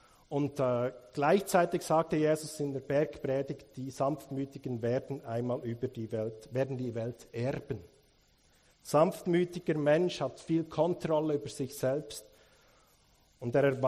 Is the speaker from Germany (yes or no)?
no; Bern, Switzerland; weil ich komme aus Bern, da geht alles ein bisschen langsamer.